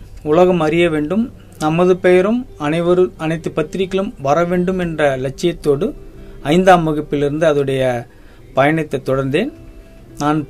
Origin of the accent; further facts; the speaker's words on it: Puducherry, India; நான் பாண்டிச்சேரியை சேர்ந்தவன். வயது 49 முடியும் காலகட்டத்தில் இருக்கிறேன்.